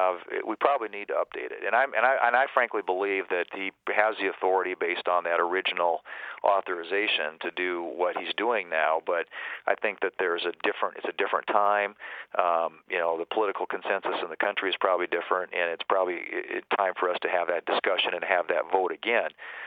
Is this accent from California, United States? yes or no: no; South Dakota, United States